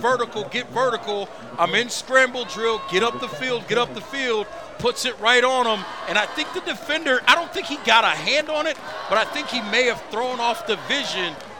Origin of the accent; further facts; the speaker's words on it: Memphis, Tennessee, United States; I mean, I'm from Memphis, so it's a little bit different. That West Tennessee Q, as we call it, a little bit different.